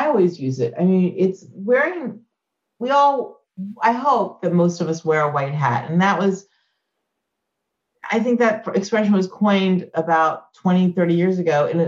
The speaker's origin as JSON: {"language": "English", "town": "Clemson", "region": "South Carolina", "country": "United States", "tie": "born or raised there", "said": "And again, I'm a kid growing up in Clemson, South"}